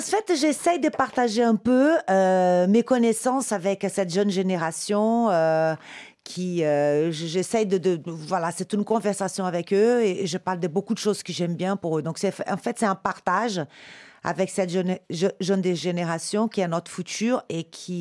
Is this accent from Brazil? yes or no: yes; Brazil; French is a second language; parce que parfois, je parle vite, et mon accent et tout ça, et puis au Brésil, on parle fort